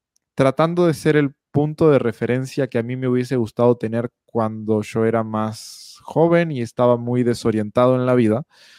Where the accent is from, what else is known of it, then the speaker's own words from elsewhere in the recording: Uruguay; accent: Uruguayan; now in Mexico; Te juro que he hecho esfuerzos extremos por mantener mi acento uruguayo y se me ha complicado. O sea, bueno, está fuera de mi control. Ya llevo 2 años viviendo en México y se me hace muy difícil mantener el acento uruguayo.